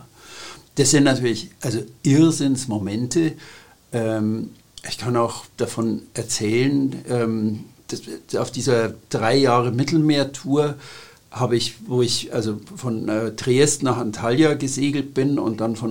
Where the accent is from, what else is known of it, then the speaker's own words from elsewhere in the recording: Bavaria, Germany; born there; ich bin geboren in Bayern, in Südbayern